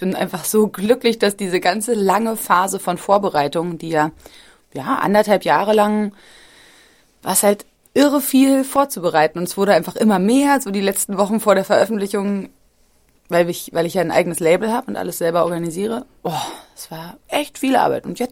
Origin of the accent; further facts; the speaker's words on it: Berlin, Germany; Ich bin in Berlin geboren und ich habe da immer gelebt